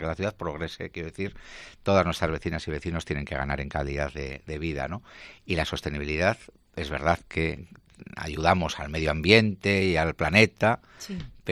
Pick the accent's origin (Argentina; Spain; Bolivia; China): Spain; Bilbao, Basque Country; Pues yo nací en Bilbao y he hecho mi recorrido vital, lo he tenido